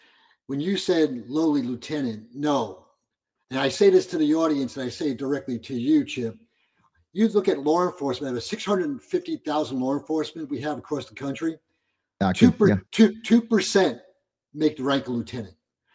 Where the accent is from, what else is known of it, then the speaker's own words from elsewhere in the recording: New York, United States; accent: New York; And I know my New York accent gets in the way sometimes with you.